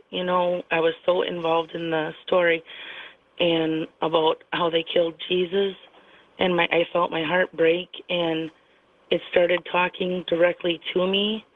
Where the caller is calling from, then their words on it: Minnesota, United States; from Minnesota.